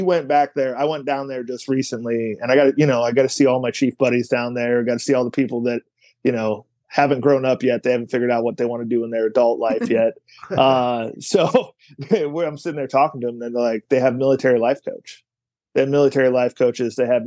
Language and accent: English; Cleveland, Ohio, United States; I grew up in Cleveland, so the education system wasn't that good back in the 90s either.